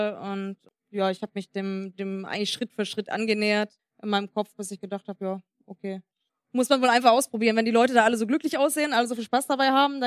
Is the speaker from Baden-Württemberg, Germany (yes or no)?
yes; Karlsruhe, Baden-Württemberg, Germany; Ich komme aus Karlsruhe